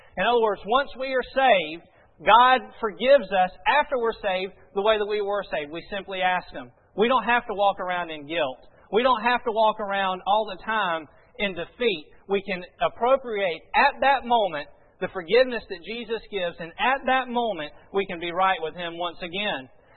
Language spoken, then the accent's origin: English; Georgia, United States; Now, folks, I'm from Georgia. Specifically, I'm from Madison County.